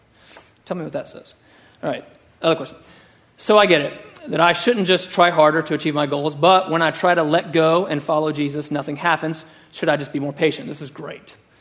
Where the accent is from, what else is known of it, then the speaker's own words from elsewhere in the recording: Texas, United States; We're from West Texas.